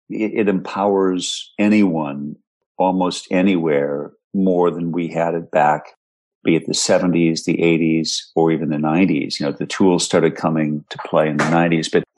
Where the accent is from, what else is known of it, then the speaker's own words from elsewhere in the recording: Twin Cities, Minnesota, United States; I loved what NBC did as a kid growing up in the Twin Cities.